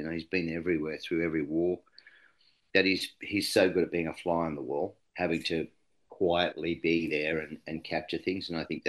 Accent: New South Wales, Australia; Well, I grew up in Western New South Wales

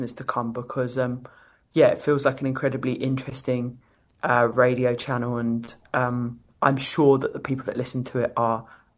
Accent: United Kingdom; that is not something I could get on board as a British person.

